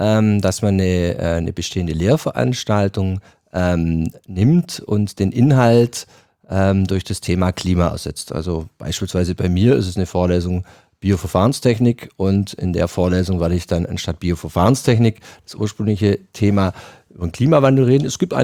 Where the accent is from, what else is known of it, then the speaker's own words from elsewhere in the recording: Southern Germany, Germany; Wie Sie wahrscheinlich meinem Akzent schon ein bisschen raushören, bin ich kein gebürtiger Niederrheiner, sondern komme weit aus dem Süden.